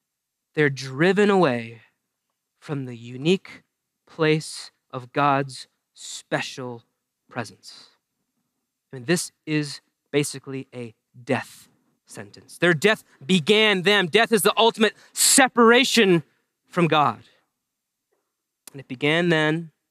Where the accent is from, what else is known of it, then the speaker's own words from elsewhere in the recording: New England, United States; As many of you know, I grew up in New England